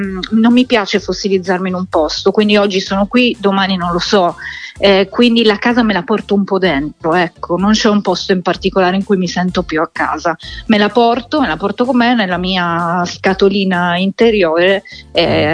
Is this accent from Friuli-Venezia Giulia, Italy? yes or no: yes; Gorizia, Friuli-Venezia Giulia, Italy; born there; also born or lived in Milan; now in Catania, Italy; io sono un miscuglio, sono nata a Gorizia